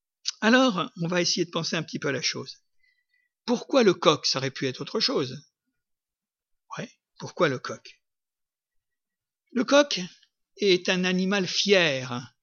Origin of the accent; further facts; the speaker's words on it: France; Nous, nous sommes des Français, donc des Gaulois.